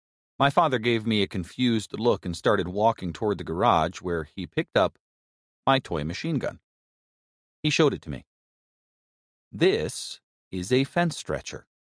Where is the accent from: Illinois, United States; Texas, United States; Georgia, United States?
Texas, United States; I'm from Texas, where nearly everyone shows up at church